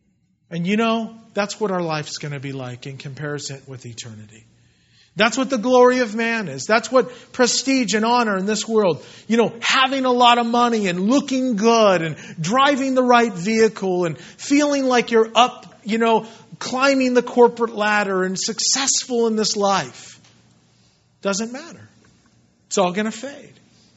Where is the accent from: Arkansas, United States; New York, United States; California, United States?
California, United States; Yorba Linda; I was born and raised in Yorba Linda. And we used to have a lot of fields and a lot of hills back in, you know, the 70s.